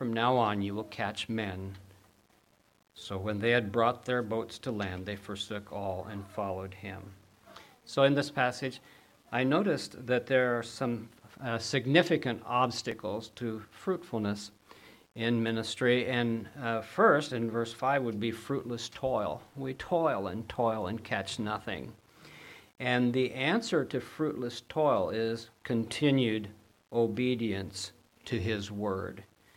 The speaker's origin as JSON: {"language": "English", "town": "Brooklyn", "region": "New York", "country": "United States", "said": "Oh, okay. I'm from Brooklyn, right?"}